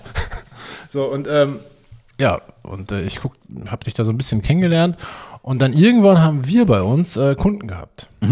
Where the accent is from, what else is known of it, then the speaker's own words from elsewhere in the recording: North Rhine-Westphalia, Germany; ich komme eigentlich aus dem Münsterland und habe dann in Aachen studiert, Informatik.